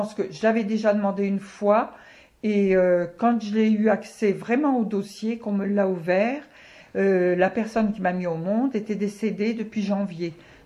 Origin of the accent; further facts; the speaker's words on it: Auxerre, Bourgogne-Franche-Comté, France; Je suis originaire d'Auxerre, je suis née à Auxerre. Même si sur mes papiers d'identité, il y a marqué que je suis née à Avallon.